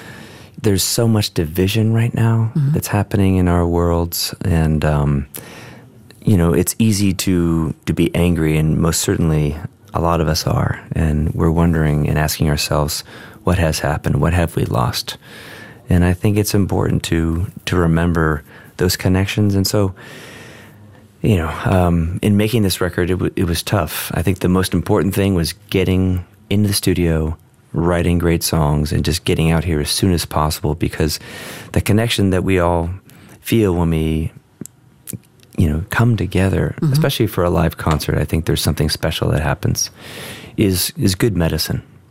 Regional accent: California, United States; I mean, growing up in California, in Southern California, I was reminded

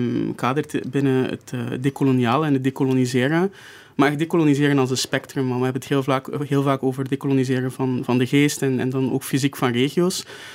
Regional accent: Mauritius; mijn vaderland Mauritius

